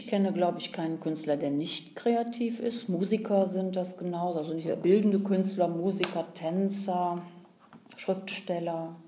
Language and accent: German; Cologne, North Rhine-Westphalia, Germany; Dann würde ich mir als Kölnerin mal wünschen, dass alle Kölner im nächsten Jahr mal ins Museum kommen